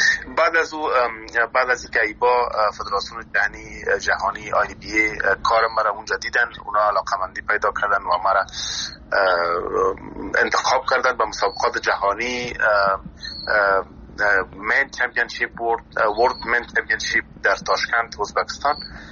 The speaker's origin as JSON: {"language": "Persian", "country": "Afghanistan", "said": "زمانی که بعضی ها پرسان میکردن از کجا هستی، میگفتم از افغانستان"}